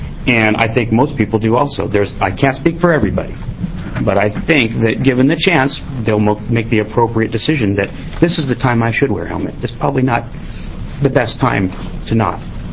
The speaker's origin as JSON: {"language": "English", "town": "Albany", "region": "Oregon", "country": "United States", "said": "I'm from Albany, Oregon."}